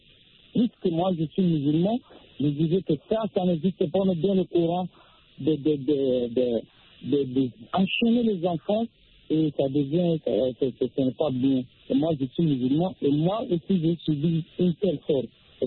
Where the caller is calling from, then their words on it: Central African Republic; Bonsoir, moi je suis de la Centrafrique.